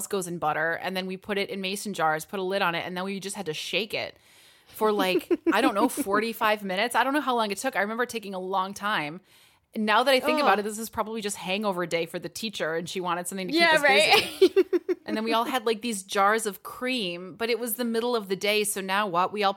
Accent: Wisconsin, United States; And you know I would take the butter water because I'm from Wisconsin.

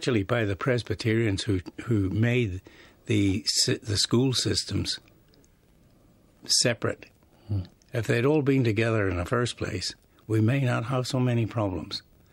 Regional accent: Northern Ireland, United Kingdom; I come from the British occupied part of Ireland.

